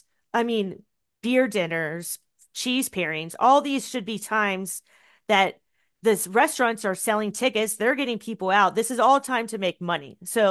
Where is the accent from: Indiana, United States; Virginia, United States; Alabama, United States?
Virginia, United States; now in Charlotte, United States; So growing up in Virginia, where you have to have a distributor, it really creates a distributor and brewery relationship that is not like that here in Charlotte